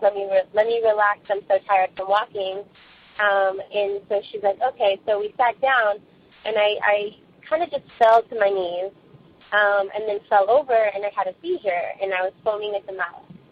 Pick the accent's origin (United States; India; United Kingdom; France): United States; California; I'm from California.